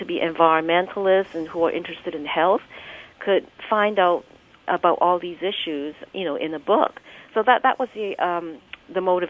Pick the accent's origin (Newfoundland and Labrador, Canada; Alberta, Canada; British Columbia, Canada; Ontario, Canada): British Columbia, Canada; Vancouver; both my husband and I grew up traditionally here in Vancouver eating a typical Western diet.